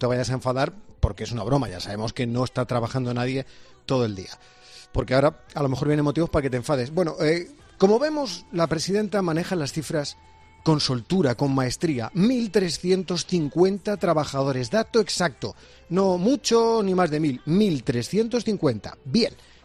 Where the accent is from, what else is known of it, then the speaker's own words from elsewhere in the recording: Madrid, Community of Madrid, Spain; digo nuestra porque yo soy de Madrid, nuestra querida presidenta de la comunidad.